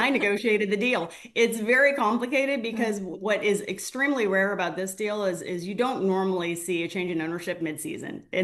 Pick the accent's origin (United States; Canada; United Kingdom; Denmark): United States; Illinois; I don't have a Columbus connection, but I have deep ties to the Midwest, right? Mm-hmm. I was born and raised in Illinois.